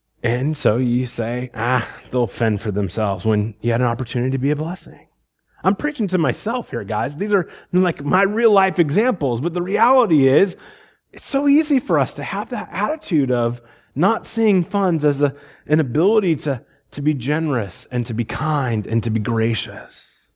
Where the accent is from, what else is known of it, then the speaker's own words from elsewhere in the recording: Iowa, United States; I grew up in Iowa. My dad is a, soon-to-be retired professor here in a few months, and a farmer.